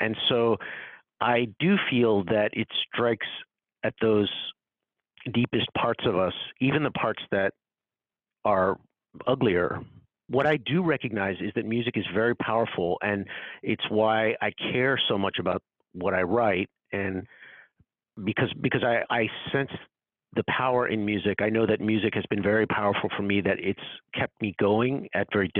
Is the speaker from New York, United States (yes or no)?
yes; New York, United States; born there; I was born in New York, and so it's my hometown, and I still live there